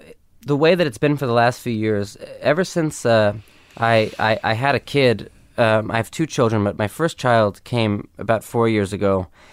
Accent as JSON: {"language": "English", "town": "Los Angeles", "region": "California", "country": "United States", "tie": "born or raised there", "said": "Westwood."}